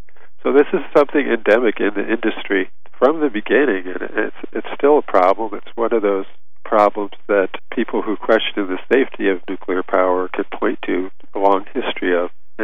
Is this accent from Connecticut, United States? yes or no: yes; Connecticut, United States; I'm originally from Connecticut, southeastern Connecticut, where the Millstone nuclear plants are